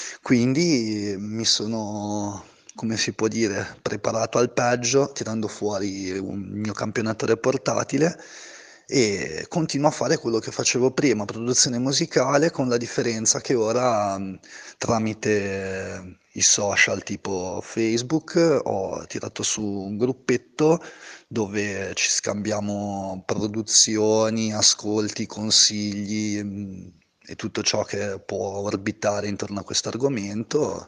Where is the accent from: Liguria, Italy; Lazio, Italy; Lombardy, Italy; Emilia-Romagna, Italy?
Liguria, Italy; Genoa; sono di Genova